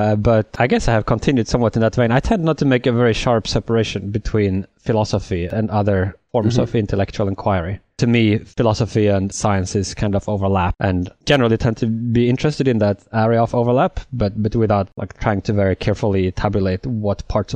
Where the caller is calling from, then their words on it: Oxford, South East England, United Kingdom; Oxford, UK.